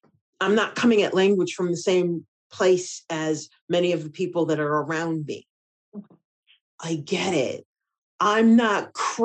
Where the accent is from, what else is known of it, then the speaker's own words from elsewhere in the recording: United States; growing up in the United States and not seeing Black women anywhere as the center of the story.